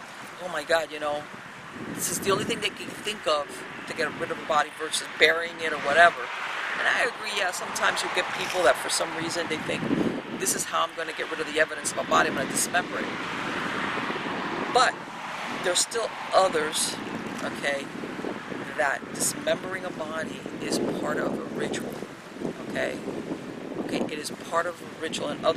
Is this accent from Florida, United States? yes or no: yes; Miami, Florida, United States; But I grew up in Miami, and once upon a time, you lived here in Miami with fans, okay?